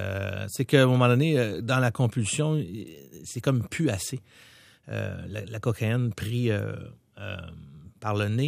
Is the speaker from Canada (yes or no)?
yes; Charlemagne, Quebec, Canada; Je viens de Charlemagne. C'est une ville qui était assez violente à l'époque.